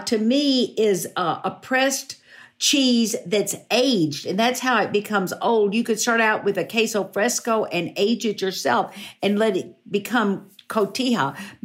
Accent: Fort Worth, Texas, United States; when I was growing up in Fort Worth, the best nachos were at a restaurant called Joe T. Garcia.

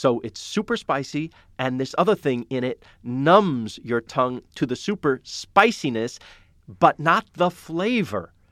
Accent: New York, United States; I could have done it in New York. I'm from New York.

